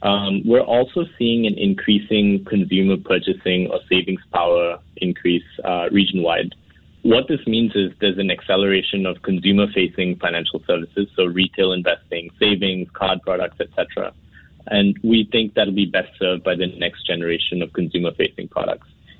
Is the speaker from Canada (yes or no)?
no; Singapore; also born or lived in New York, United States; I'm Singaporean, but I really started out in fintech in New York when the industry was still getting on its feet. I recently returned to Singapore